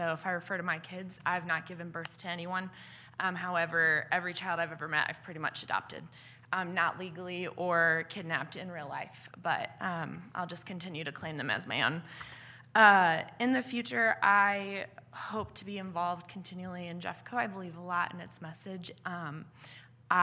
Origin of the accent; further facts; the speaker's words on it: Lakewood, Colorado, United States; I am from Lakewood, but I live in Lakewood, Colorado, right behind Bear Creek, K through 8.